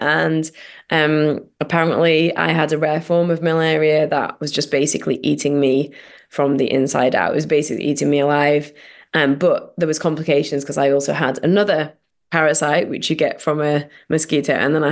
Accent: Sheffield, Yorkshire and the Humber, United Kingdom; I'm from Sheffield in South Yorkshire in England.

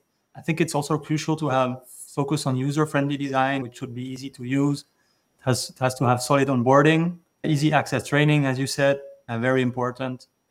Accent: Switzerland; And yeah, so I'm from Switzerland.

